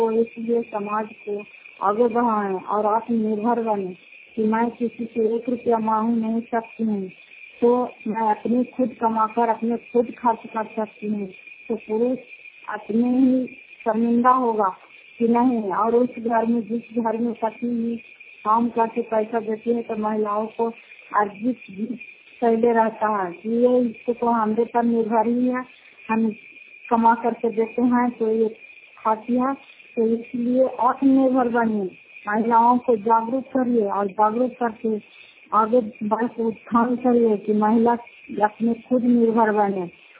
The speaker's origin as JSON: {"language": "Hindi", "region": "Bihar", "country": "India", "said": "और जिला नालंदा करापतवार प्रखंड की निवासी हूँ।"}